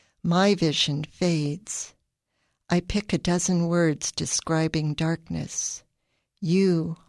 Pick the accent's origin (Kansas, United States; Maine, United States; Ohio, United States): Ohio, United States; Dayton; I'm a poet from Dayton.